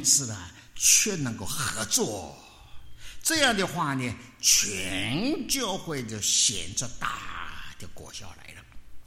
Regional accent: China; 我们中国人呢，福若寿，对吧？我们中国人很注重福的。

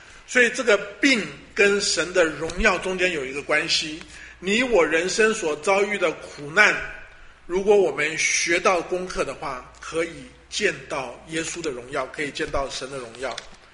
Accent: China; 那我们中国人有一句话说养兵千日

